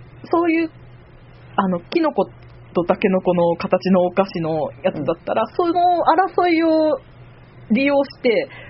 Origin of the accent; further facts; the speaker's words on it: Hiroshima, Japan; now in Osaka, Japan; 家族がかなり大阪出身の方が人がいるんですけども、私自身は広島生まれの広島育ちなんですよ。